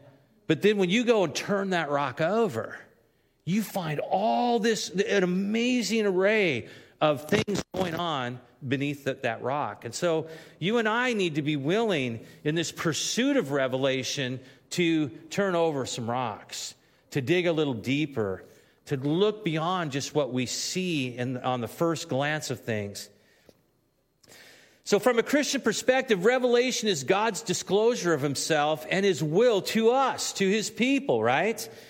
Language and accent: English; Washington, United States; I remember when I was a child and I grew up living on Puget Sound up in Washington